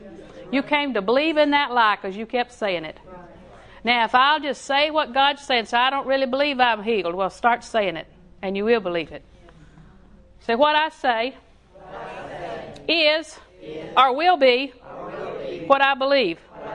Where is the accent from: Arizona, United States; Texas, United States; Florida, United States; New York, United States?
Florida, United States; Auburndale; One day, when we first moved to Lakeland, I was raised in Auburndale.